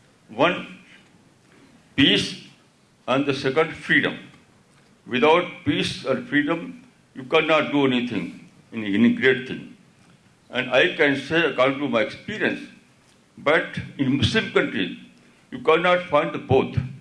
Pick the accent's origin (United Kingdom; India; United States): India; born there; So I always live in shukr that I was born in India.